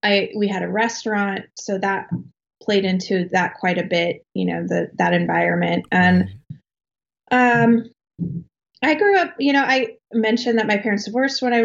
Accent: Colorado, United States; So I grew up in, I was born and raised in Colorado in a small town south of Denver. I lived there all through my life.

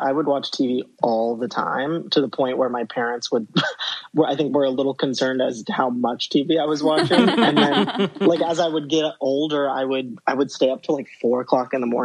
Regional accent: Columbus, Ohio, United States; I grew up in a pretty safe suburb right outside of Columbus.

